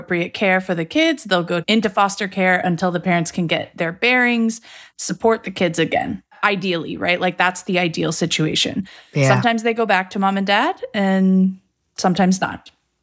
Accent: Michigan, United States; also born or lived in San Francisco; now in Chicago, United States; actually moved from San Francisco to Chicago at the beginning of this year. So as some of you know, I'm from Michigan originally. And so I was feeling like it was time to be back in the Midwest

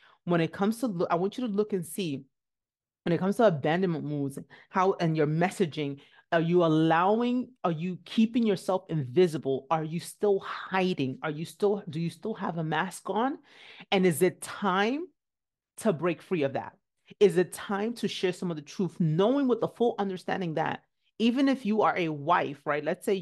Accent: Nigeria; as a Nigerian, you're not allowed to talk about how your parents hurt you

